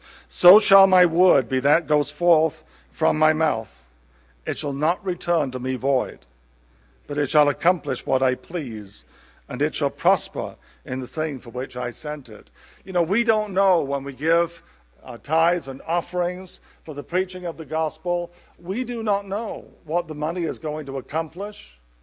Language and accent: English; England, United Kingdom; born or raised there